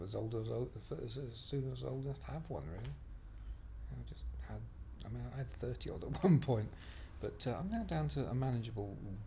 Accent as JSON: {"language": "English", "town": "Bedford", "region": "East of England", "country": "United Kingdom", "tie": "born or raised there", "also_born_or_lived": "Wales", "said": "I grew up in Bedford and was there for the best part of 18 years and went off to university in Wales"}